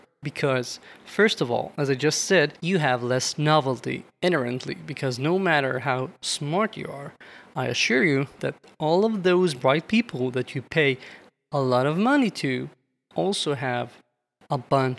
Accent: Israel; And I come from Israel. Here, most of the teams, when they are small, have amazing candor.

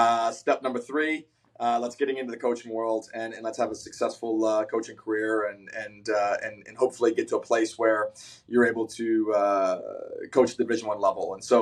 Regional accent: Athens, Georgia, United States; So for me, I think growing up in Athens, Georgia, kind of being 20, 30 minutes from the university

